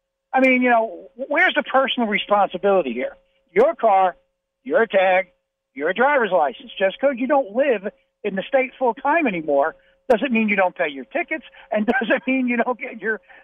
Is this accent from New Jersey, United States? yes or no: no; New York, United States; I come from New York, where we all cared about each other up there